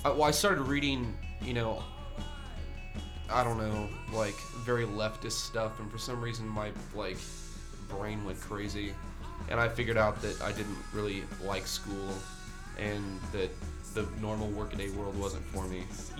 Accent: Pomona, Kansas, United States; We're from Pomona, Kansas, so.

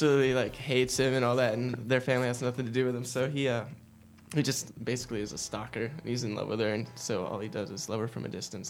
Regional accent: Seattle, Washington, United States; I'm from Seattle, so that's really my home and where I'm rooted.

